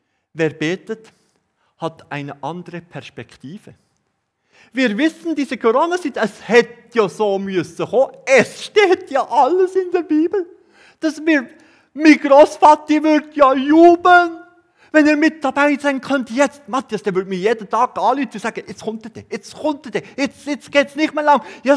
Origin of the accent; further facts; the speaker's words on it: Bern, Switzerland; zu euch komme aus Bern, möchte ich euch bitten, betet auch für die Bundesräte. Die laufen bei uns in Bern frei herum.